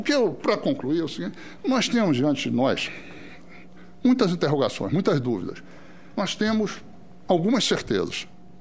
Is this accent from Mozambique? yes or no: no; Rio de Janeiro, Brazil; Eu sou do Rio de Janeiro. Quando eu era garoto, tinha 20 e tantos jornais no Rio de Janeiro.